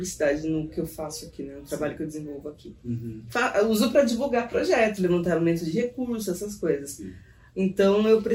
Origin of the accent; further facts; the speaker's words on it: Brazil; now in Mozambique; Eu que sou brasileira